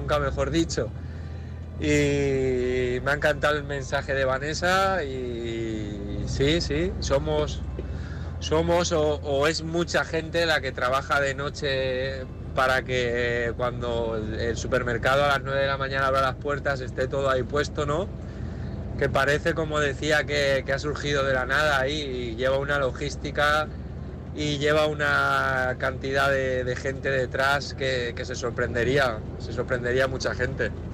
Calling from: Valencia, Valencian Community, Spain; de Valencia

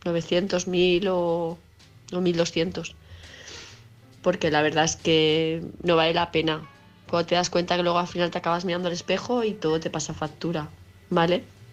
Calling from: Palma, Balearic Islands, Spain; de Palma de Mallorca

